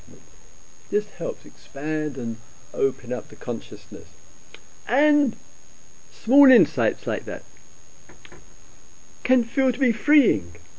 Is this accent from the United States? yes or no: no; England, United Kingdom; we don't do that, we're English. But this is Totnes, we can do that.